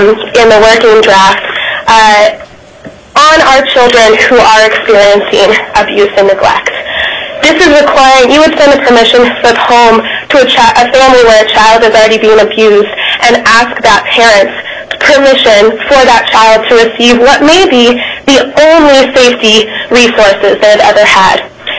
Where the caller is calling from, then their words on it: Sitka, Alaska, United States; I'm speaking from Sitka.